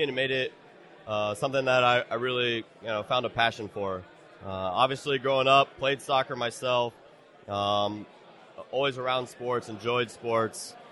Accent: Columbus, Ohio, United States; So I got in with the Columbus Crew. I'm from Columbus, grew up in Columbus.

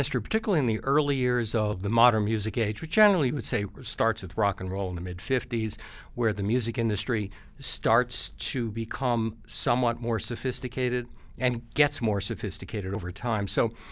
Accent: Florida, United States; now in New York City, United States; I grew up in Florida. I moved to New York City to see what I could do as to writing about music.

